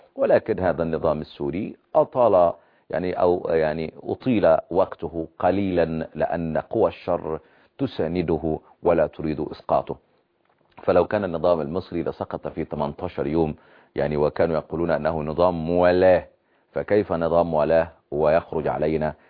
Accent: Egypt; عندنا في مصر

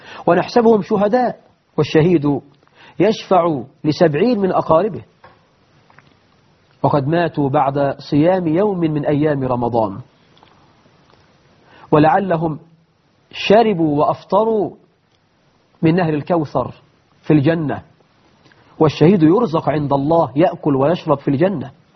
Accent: Egypt; بلدنا مصر

